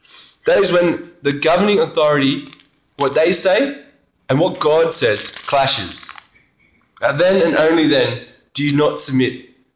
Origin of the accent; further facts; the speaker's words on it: Australia; See, I love being Australian. I think I'm pretty good at it.